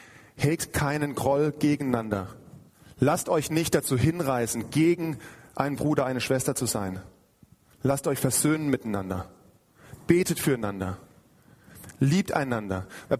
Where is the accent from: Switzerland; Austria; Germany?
Germany; Mannheim, Baden-Württemberg; Ich komme zwar aus dem Süden Mannheims